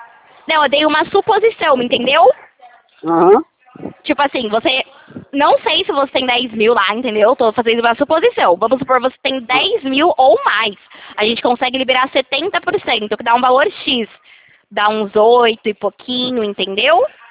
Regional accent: Itatiba, São Paulo, Brazil; Eu sou daqui de São Paulo, de Itatiba.

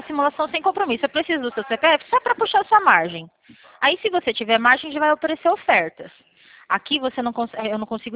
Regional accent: Cornélio Procópio, Paraná, Brazil; Eu sou daqui de Cornélio Procópio, do Paraná.

